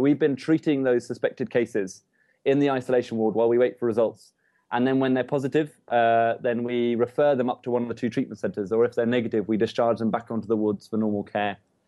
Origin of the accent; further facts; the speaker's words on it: United Kingdom; now in Sierra Leone; I'm a British doctor working for King's Health Partners in London and been out here for about a year and a half